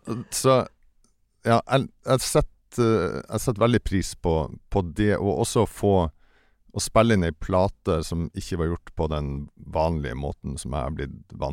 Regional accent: Nordland, Norway; Denne skiva spilt inn oppe I Vesterålen der jeg kommer fra, I et lite fiskevær som heter Nyksund.

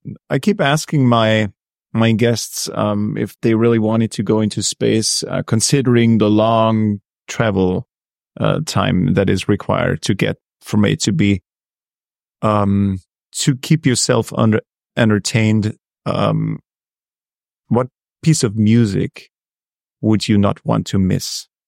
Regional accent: Austria; I'm from Austria. I know what mountains are. I'm from the Alps, but still you're at 3,000 meters.

